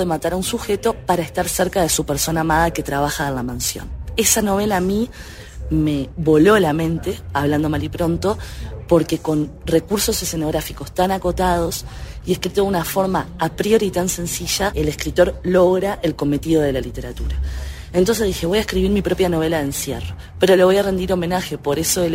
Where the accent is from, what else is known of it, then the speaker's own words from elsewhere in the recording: Uruguay; yo como saben vengo de Uruguay, que es un país pequeño en población, somos los famosos 3 millones desde que tengo memoria, y es un país muy pequeño en territorio.